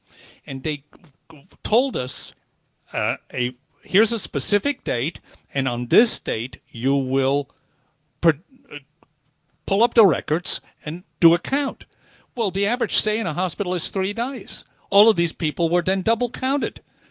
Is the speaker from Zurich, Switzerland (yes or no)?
yes; Zurich, Switzerland; now in United States; I was born in Switzerland, and my hometown is Zurich.